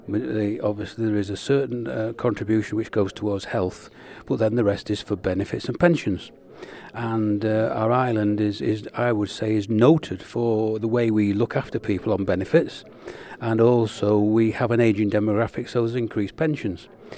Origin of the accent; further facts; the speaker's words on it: Yorkshire and the Humber, United Kingdom; as a Yorkshireman